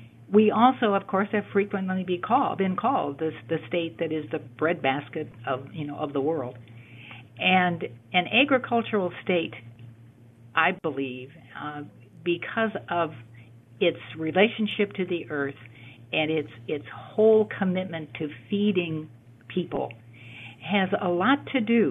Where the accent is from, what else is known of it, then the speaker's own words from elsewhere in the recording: Midwest, United States; now in Iowa, United States; I'm a Midwesterner by birth and schooling in a nearby state, not to be mentioned. But but I have been in Iowa now for over 43 years